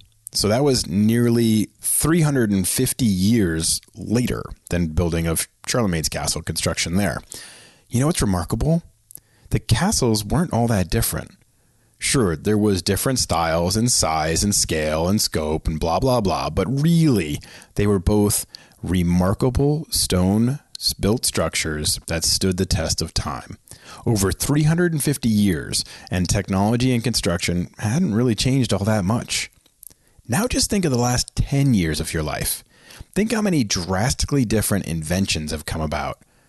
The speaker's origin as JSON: {"language": "English", "town": "Boston", "region": "Massachusetts", "country": "United States", "lives_now": "Philadelphia, United States", "said": "I actually live outside of Philly, but I'm actually from Boston."}